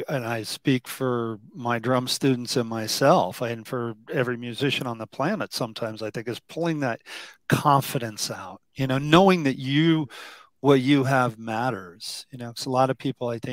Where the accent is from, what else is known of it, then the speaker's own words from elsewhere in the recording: Denver, Colorado, United States; I'm from the Denver area too. That's where I grew up.